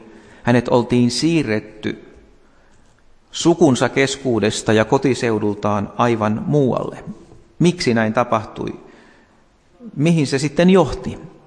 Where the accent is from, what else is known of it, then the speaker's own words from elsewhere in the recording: Forssa, Tavastia Proper, Finland; olen syntyisin Forssasta, olen elänyt tehtaan varjossa lapsuuteni.